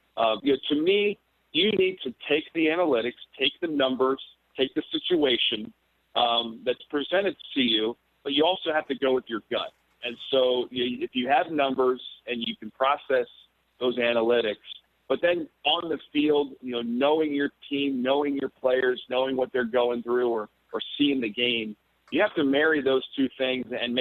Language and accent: English; Baltimore, Maryland, United States; also born or lived in New York City, United States; continue to support my hometown of Baltimore and my college at Georgia Tech, and then also New York City, the place that has meant so much to me over the last 10-plus years